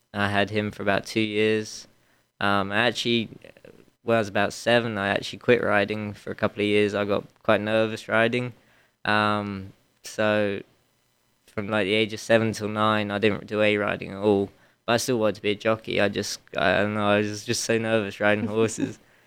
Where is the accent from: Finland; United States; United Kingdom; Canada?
United Kingdom; Newmarket, East of England; I'm from Newmarket in England, which is kind of like the Lexington of England.